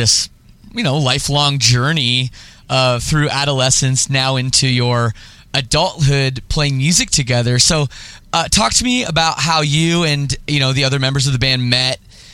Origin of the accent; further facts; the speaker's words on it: Oakville, Ontario, Canada; also born or lived in Scarborough, Canada; I grew up right there, like I grew up in Oakville, I should say. I already said that. But the first 6 years of my life, I spent in West Hill, Scarborough, right by the zoo.